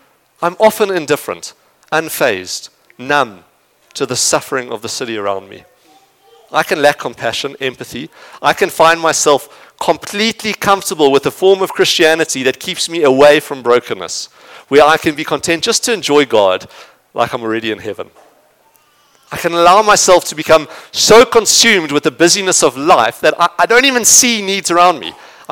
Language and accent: English; Zimbabwe; I'm not even from there. I'm from Zimbabwe. I've never been to Liverpool.